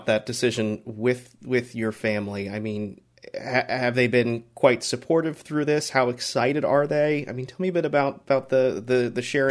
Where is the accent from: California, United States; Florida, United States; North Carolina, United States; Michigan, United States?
Florida, United States; I grew up in Florida. I watched shuttle launches.